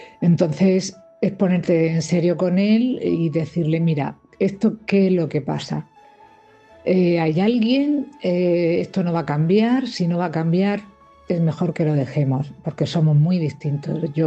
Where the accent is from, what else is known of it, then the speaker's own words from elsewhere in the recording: Cartagena, Region of Murcia, Spain; de Cartagena.